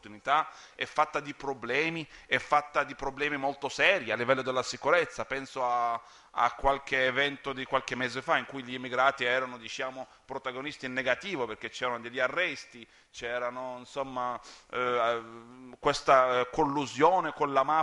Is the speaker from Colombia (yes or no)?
no; Nazareth, Northern District, Israel; io sono musulmano, a parte il fatto che sono di Nazareth, quindi proprio Gesù è un mio compaesano